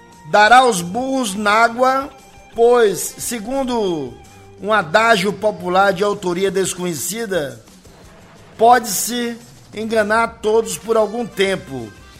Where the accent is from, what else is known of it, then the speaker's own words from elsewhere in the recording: Ilhéus, Bahia, Brazil; E eu não sou do interior, não. Eu sou de Ilhéus.